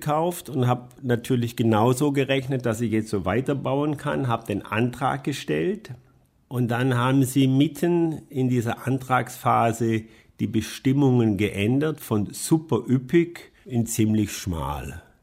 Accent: Swabia, Germany; Also dann habe ich als echter Schwabe gedacht

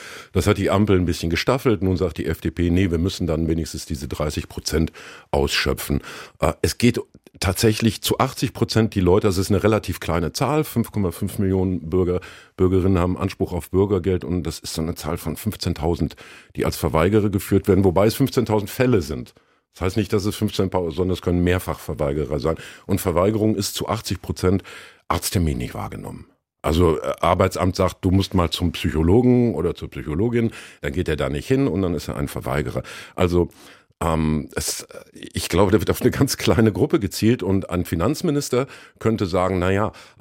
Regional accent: Dortmund, North Rhine-Westphalia, Germany; Nee, müsste ja bei mir als Dortmunder auch dann Pilz sein.

